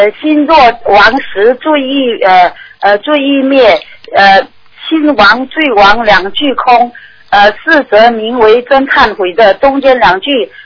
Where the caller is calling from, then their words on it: Singapore; 我是新加坡打来的。